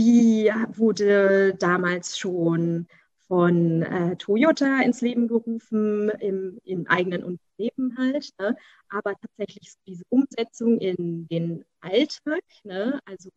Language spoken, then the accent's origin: German; Berlin, Germany; Also ursprünglich bin ich eine der wenigen Ur-Berliner noch mit Eltern und Großeltern, alle aus Berlin.